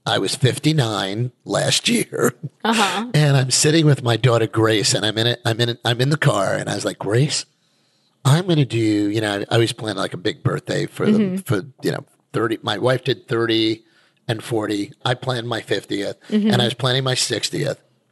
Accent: Five Towns, New York, United States; I grew up, you know, you and I, we came from the Five Towns.

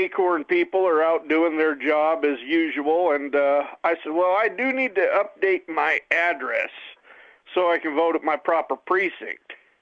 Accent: Idaho, United States; also born or lived in Las Vegas / Ohio; So 2013 is when I moved from Las Vegas to Ohio, where I registered to vote in Ashtabula County, up northeast Ohio, right on the Pennsylvania border. And then 2 years later, I came back to Idaho. I came back home to Idaho

